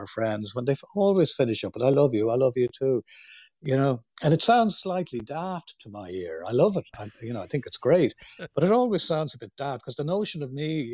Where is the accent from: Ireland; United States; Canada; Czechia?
Ireland; born or raised there